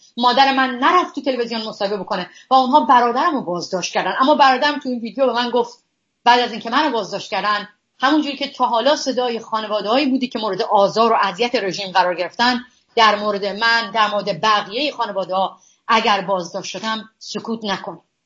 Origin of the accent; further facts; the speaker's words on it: Iran; moved away; من در این 10 سالی که از ایران اومدم بیرون